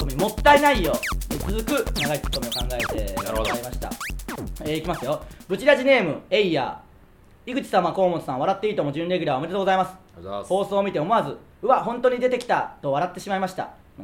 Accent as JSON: {"language": "Japanese", "town": "Tsuyama", "region": "Okayama", "country": "Japan", "tie": "born or raised there", "said": "僕らの地元である岡山県津山市の情報を皆さんから送っていただいて"}